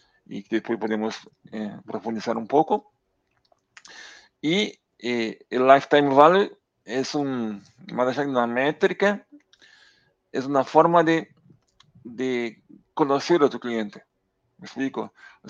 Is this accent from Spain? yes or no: no; Brazil; Spanish is a second language; moved away as an adult; now in Uruguay; Hablo un buen portuñol porque, más allá que soy de Brasil, soy de una región que está muy cercana acá a Uruguay. Así que acostumbrado a escuchar el portuñol que se habla en la frontera y aprendí un poco.